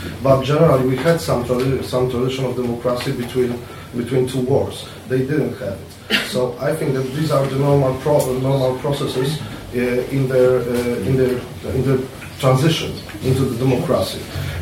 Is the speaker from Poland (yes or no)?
yes; Poland; English is a second language; So I am from Poland, so I know what I am talking about.